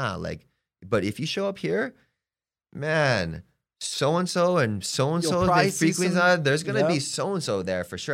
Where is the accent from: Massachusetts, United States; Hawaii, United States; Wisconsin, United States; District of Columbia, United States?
Hawaii, United States; now in Palm Springs, United States; Hey, I'm from Hawaii, okay? I'm living here for X amount of time. I'm getting to know Palm Springs, and it's a gay community.